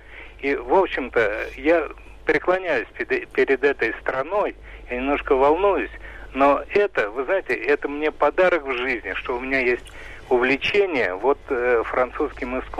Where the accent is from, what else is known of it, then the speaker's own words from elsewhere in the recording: Moscow, Russia; Мне 60 лет, я москвич.